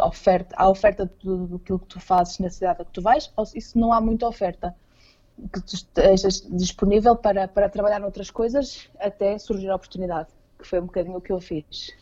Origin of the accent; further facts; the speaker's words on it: Portugal; moved away; Sempre que eu digo que sou de Portugal aqui, toda a gente diz mil coisas lindas sobre o meu país.